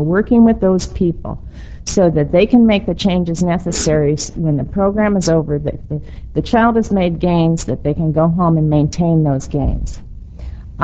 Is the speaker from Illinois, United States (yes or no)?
yes; Chicago, Illinois, United States; I was raised in Chicago, and my sister was in college in Madison